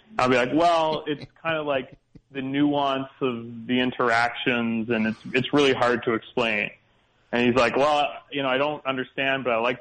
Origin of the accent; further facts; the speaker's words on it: Canada; So I'm from Canada. I'm a Canadian comedian